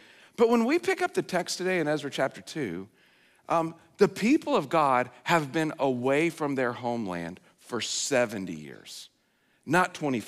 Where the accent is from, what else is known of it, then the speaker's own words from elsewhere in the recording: Oklahoma, United States; moved away as an adult; also born or lived in Texas; I am from Oklahoma. I was born and raised in Oklahoma. I lived there until 6 days after undergrad, and then I moved to Texas.